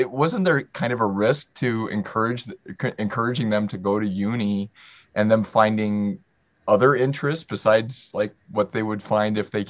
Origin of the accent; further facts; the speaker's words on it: Iowa, United States; I mean, I grew up in Iowa, hence the you know, one of the meanings behind the title of this podcast.